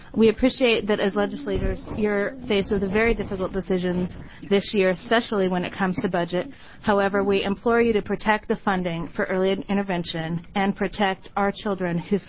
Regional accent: Oregon, United States; I'm from Clackamas County.

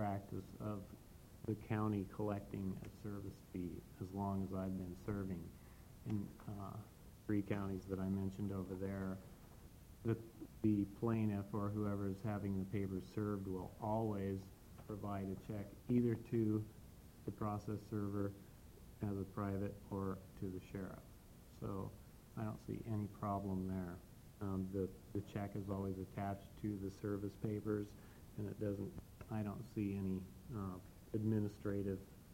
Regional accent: Oregon, United States; I'm from Central Oregon

